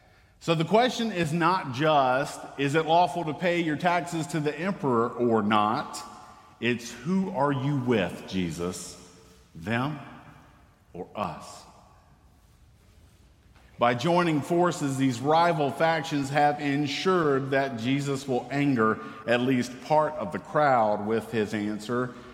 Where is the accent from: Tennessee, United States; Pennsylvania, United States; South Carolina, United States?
South Carolina, United States; And y'all, I grew up in South Carolina in the 80s, so I know a good mullet when I see it.